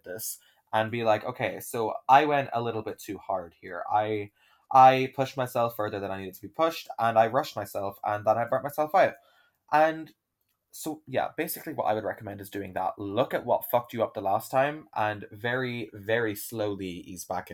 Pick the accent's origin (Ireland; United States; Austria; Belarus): Ireland; accent: Irish; if you've heard me when I'm living in Ireland or after I've been on the phone to my grandmother, my accent is very Irish.